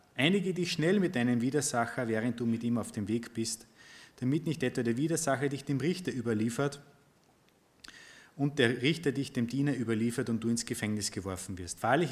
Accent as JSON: {"language": "German", "country": "Austria", "said": "wenn ich als Österreicher zu euch sage"}